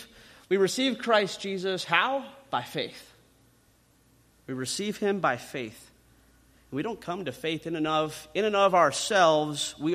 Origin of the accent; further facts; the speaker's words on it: Rock Rapids, Iowa, United States; I think of the pastor that I had growing up in Rock Rapids.